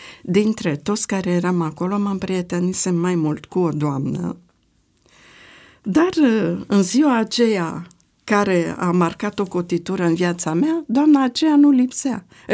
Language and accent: Romanian; Bucharest, Romania; born there; deși foarte puțin am locuit acolo, eu m-am născut în Ferentari.